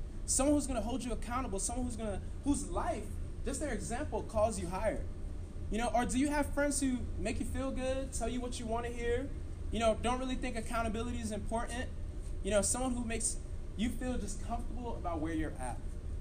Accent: Brooklyn, New York, United States; They're not so cool, even though I'm from Brooklyn, right?

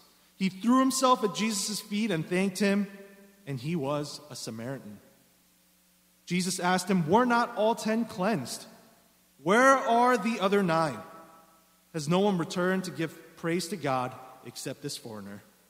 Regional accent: New York, United States; also born or lived in Seoul, South Korea; I was baptized about 8 years ago in New Jersey. And so I grew up, I grew up in Seoul, South Korea, until I was about the age of 10. And then I moved to Rockland County, New York, where I grew up until I went to college

